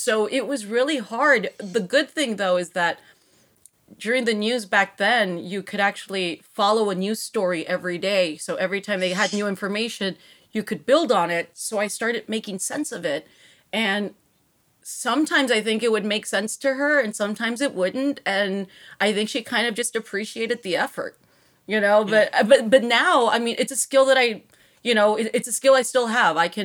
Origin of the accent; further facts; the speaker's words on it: Texas, United States; I grew up in Texas, 2 hours away from where she lived.